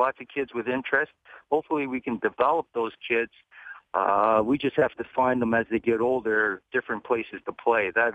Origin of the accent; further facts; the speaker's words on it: Canada; also born or lived in Seoul, South Korea; Well, I was born in Seoul. My family, we immigrated to Canada, so I was raised in Canada.